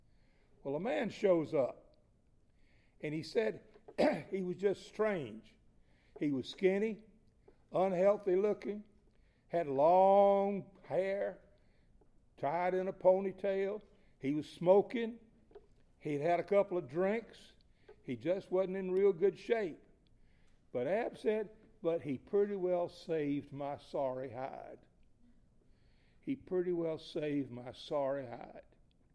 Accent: South Carolina, United States; One of the best examples of that loving happened in my home state of South Carolina not very long ago.

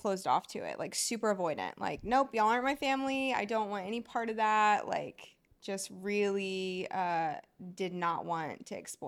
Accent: North Richland Hills, Texas, United States; Grew up in North Richland Hills, so Fort Worth, Texas.

